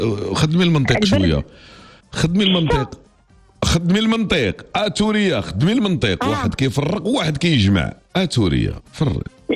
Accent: Casablanca, Casablanca-Settat, Morocco; انا من الدار انا من الدار البيضاء انا من الدار البيضاء ومن فطواكه انا فطواكي

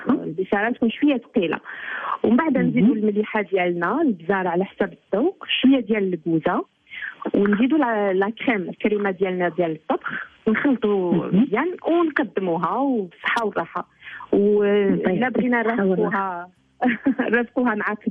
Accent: Algeria; انا اصلي جزائريه وزوجي مغربي

